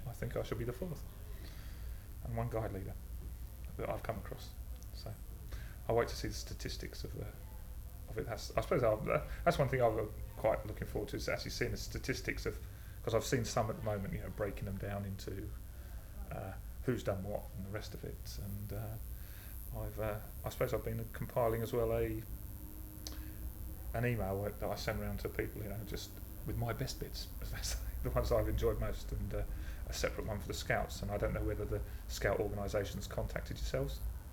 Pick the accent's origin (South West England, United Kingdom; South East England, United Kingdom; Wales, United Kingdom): South East England, United Kingdom; I'm 48, and I come from Tindrick in Buckinghamshire.